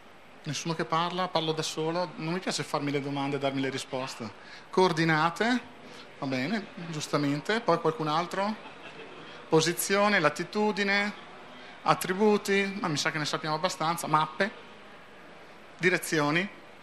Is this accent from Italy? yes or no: yes; Trento, Trentino-Alto Adige, Italy; vengo da Trento